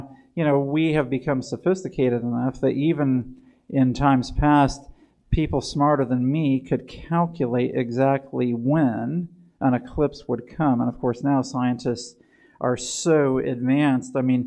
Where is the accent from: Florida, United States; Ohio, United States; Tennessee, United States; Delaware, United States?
Tennessee, United States; Portland; We went back in 2017 to the eclipse to where I grew up in Portland, where Highland Academy is, because I wanted to be somewhere familiar.